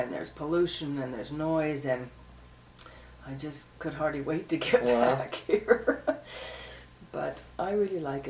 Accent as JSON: {"language": "English", "town": "Seattle", "region": "Washington", "country": "United States", "tie": "born or raised there", "said": "That's right. I was born and raised in Seattle, and we met the day the World's Fair opened in 62, April 21st, 62."}